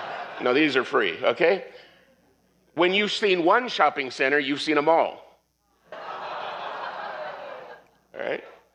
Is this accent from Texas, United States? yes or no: yes; Dallas, Texas, United States; I'm from Dallas. I came to Northern California to cool off, and this is just a little bit weird.